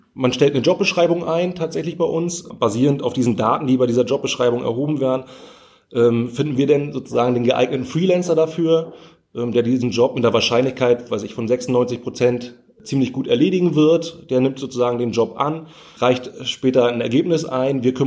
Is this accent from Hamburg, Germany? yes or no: yes; Hamburg, Germany; Ich komme aus Hamburg auf der Alster